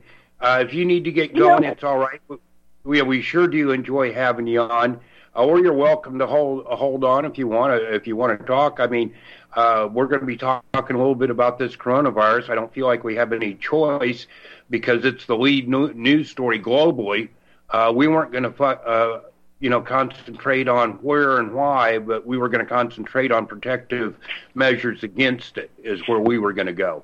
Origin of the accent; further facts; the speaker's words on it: Merritt Island, Florida, United States; when I grew up in Florida, Don, first, I'd say 8 years of my life, they didn't have county water on Merritt Island where I live.